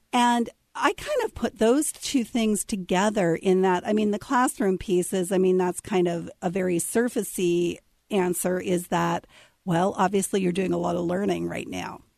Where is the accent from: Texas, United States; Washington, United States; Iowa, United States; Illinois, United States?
Washington, United States; Seattle; from Seattle, too. So we're connected already.